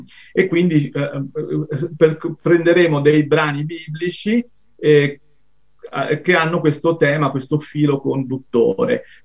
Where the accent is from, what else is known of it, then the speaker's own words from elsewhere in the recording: Buccheri, Sicily, Italy; No, io vengo da Buccheri, che è invece una località in provincia di Siracusa, quindi le mie origini sono siciliane.